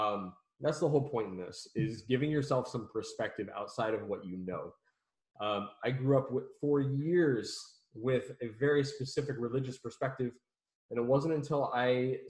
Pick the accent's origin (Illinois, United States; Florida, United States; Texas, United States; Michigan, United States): Texas, United States; San Antonio; Which is my home. I mean, San Antonio is my hometown.